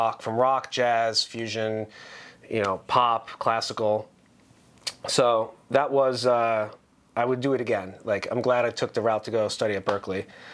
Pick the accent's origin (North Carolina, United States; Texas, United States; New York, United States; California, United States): New York, United States; Long Island; So I'm from Long Island, New York.